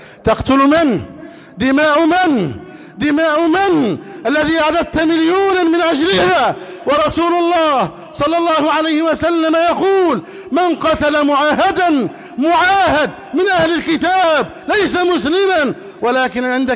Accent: Egypt

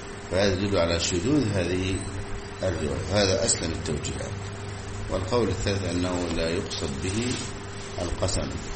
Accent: Egypt; مشهور عندنا في مصر: آه يا نيابة.

